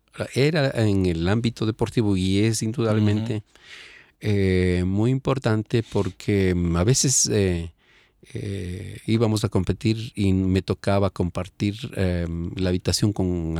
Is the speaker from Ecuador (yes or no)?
yes; Ecuador; yo soy ecuatoriano y estoy en las mismas condiciones o mejores condiciones que el resto.